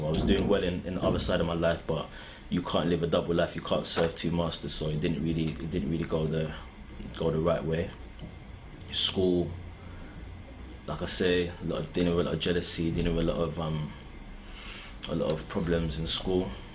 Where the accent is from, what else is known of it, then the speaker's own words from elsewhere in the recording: London, United Kingdom; My mother is from South Africa and my dad is from Trinidad, and I was raised in between Tottenham and South London, Battersea. But I was born in Hammersmith Hospital.